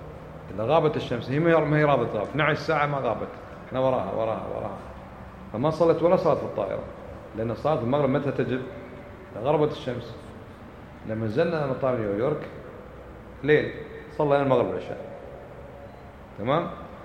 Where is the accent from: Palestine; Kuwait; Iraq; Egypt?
Kuwait; أنا كنت أدرس عند الشيخ السعودي وأنا كويتي